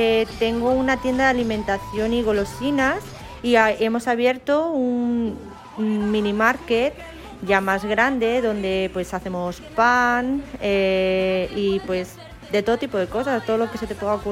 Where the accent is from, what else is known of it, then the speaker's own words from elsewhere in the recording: Madrid, Community of Madrid, Spain; also born or lived in Tudela; Yo soy de Tudela, de Pamplona. Y bueno, pues me crié en Madrid y me enamoré de esta tierra y me vine para acá.